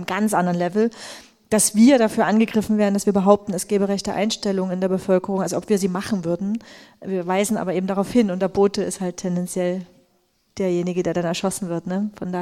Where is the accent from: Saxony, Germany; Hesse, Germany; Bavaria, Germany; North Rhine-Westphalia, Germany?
Saxony, Germany; Dresden; Ich als Dresdnerin kann sehr gut nachempfinden